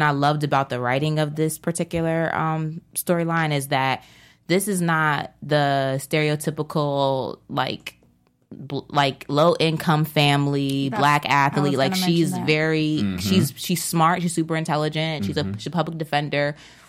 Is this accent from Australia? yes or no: no; New Jersey, United States; I don't know. I'm from New Jersey, so it sounded okay to me.